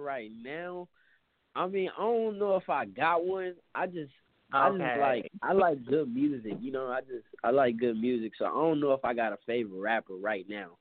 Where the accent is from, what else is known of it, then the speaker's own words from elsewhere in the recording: Austin, Texas, United States; I'm originally from Austin, Texas. I was born and raised in Austin, Texas.